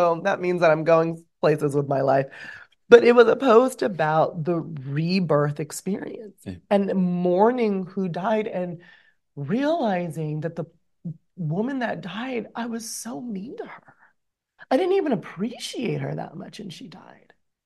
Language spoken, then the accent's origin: English; California, United States; but when I say I'm from California, they also kind of guess what they're going to get.